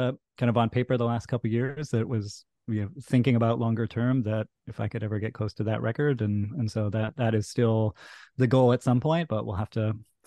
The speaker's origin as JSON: {"language": "English", "town": "Calgary", "region": "Alberta", "country": "Canada", "tie": "born or raised there", "said": "growing up in Calgary, like I just totally took all that for granted that I could go out to Canmore or Banff."}